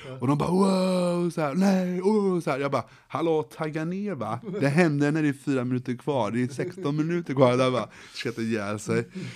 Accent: Gothenburg, Västra Götaland County, Sweden; vi är från Göteborg.

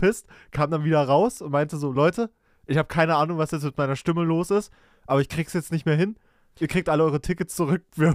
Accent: Saxony, Germany; now in Berlin, Germany; dann gucke ich manchmal auch in meiner Heimat, ob ich da nochmal was kriege. So in Leipzig oder Dresden oder so.

